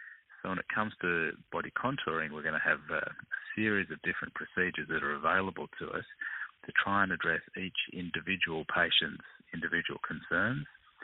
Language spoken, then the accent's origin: English; Sydney, New South Wales, Australia; Well, Sydney's my hometown. It's a beautiful city, so that, I grew up here.